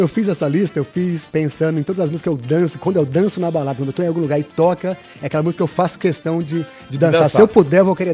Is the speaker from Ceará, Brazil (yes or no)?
yes; Fortaleza, Ceará, Brazil; born there; eu nasci lá no Ceará, na capital, Fortaleza. Minha família é lá da região do norte do Ceará, quase no Piauí, na Serra da Ibiapaba, ali perto de Sobral. Especificamente meus pais, meu pai é da cidade de Carnaubal.